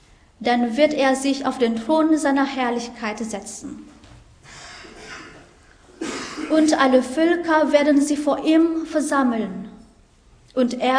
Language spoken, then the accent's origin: German; North Sumatra, Indonesia; German is a second language; moved away as an adult; now in Hannover, Germany; Ich komme aus Indonesien, von der Insel Nias. Letztes Jahr bin ich nach Deutschland gekommen